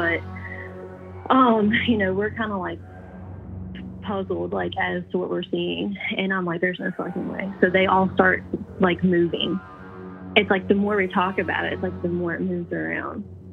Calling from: Virginia, United States; from Virginia.

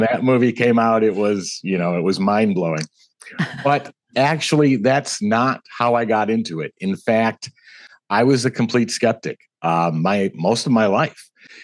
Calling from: Phoenix, Arizona, United States; Phoenix, Arizona.

